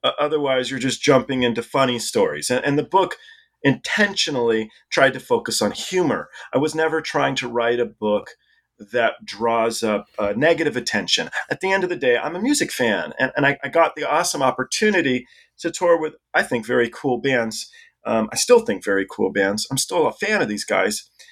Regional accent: England, United Kingdom; born there; And my dad was English as well. I was born in England.

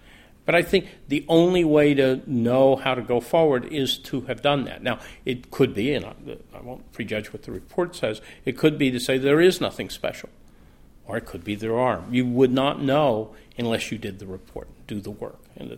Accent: Texas, United States; I still remember as a kid growing up in Texas, driving through the town of Waco, Texas, which is on the way between Austin and Dallas.

